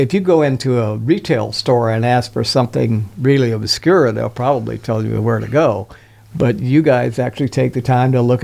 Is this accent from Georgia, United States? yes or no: no; Tulsa, Oklahoma, United States; I'm from Tulsa, Oklahoma, and she worked for the Tulsa City County Library